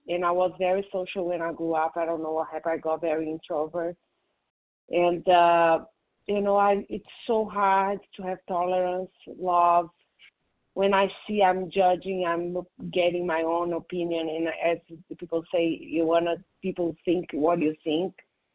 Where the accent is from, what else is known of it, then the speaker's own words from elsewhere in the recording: Brazil; English is a second language; now in United States; I moved from Brazil to here. I'm by myself. I have no family here.